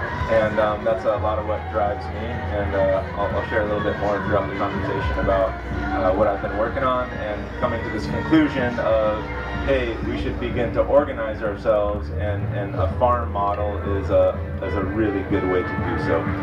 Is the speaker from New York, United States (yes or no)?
no; San Diego, California, United States; I'm from San Diego in Southern California.